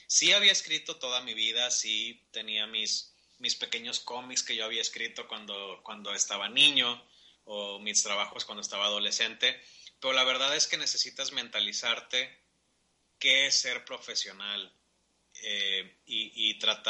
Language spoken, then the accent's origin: Spanish; Mexico; soy mexicano, quiero que los lectores sepan que nosotros estamos aquí en México